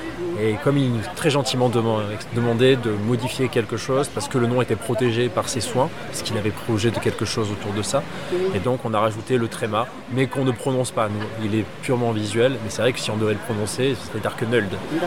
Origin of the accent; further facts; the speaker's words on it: Southern France, France; On vient du sud de la France